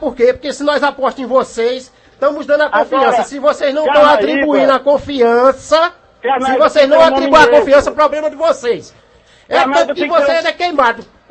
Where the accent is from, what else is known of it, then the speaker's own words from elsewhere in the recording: Carnaíba, Pernambuco, Brazil; nós somos de Carnaíba.